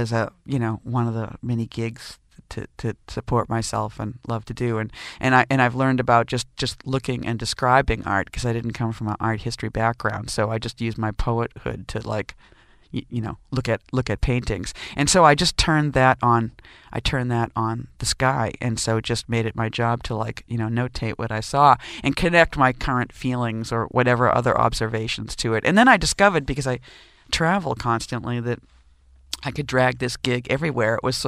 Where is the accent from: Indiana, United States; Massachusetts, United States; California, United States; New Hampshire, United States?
Massachusetts, United States; accent: Massachusetts; I come from Massachusetts and I was drunk on the accent that I grew up on